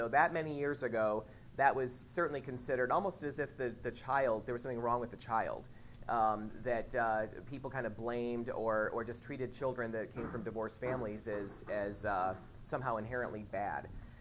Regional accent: Whitney Point, New York, United States; I actually grew up in this area. I grew up in the Whitney Point area, and a little bit north of there.

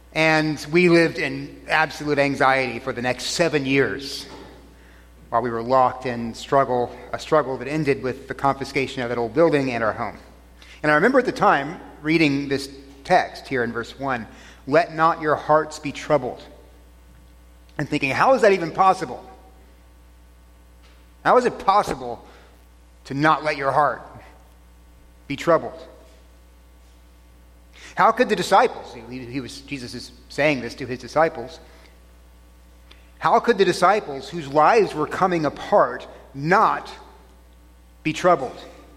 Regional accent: Texas, United States; Ann's from Mali, and which is in Africa, and I'm from Texas.

